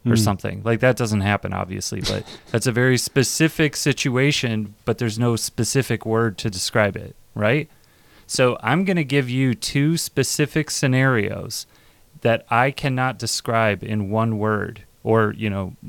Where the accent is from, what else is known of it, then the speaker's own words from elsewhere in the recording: Michigan, United States; I mean, I'm from Michigan, so Springfield, Illinois is very familiar to me.